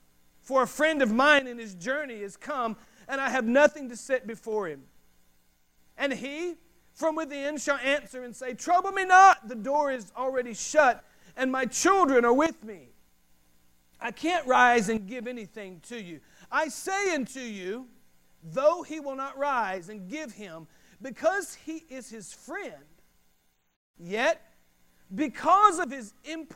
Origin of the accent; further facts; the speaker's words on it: the South, United States; sometimes I was born and raised in the South, but even me, I could barely understand this guy sometimes.